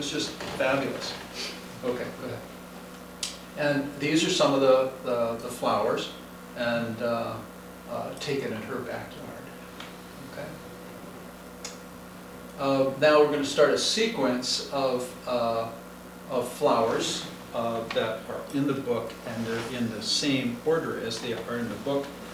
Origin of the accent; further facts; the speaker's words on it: St. Louis, Missouri, United States; And I remember that from when I was growing up in St. Louis.